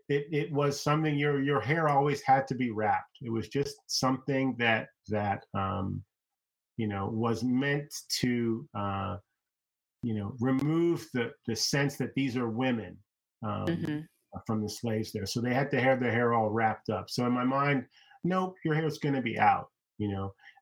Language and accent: English; England, United Kingdom; born there; I was born in England, so, you know, I certainly know what the British taught as history, but my parents are from the Caribbean, my family's from the Caribbean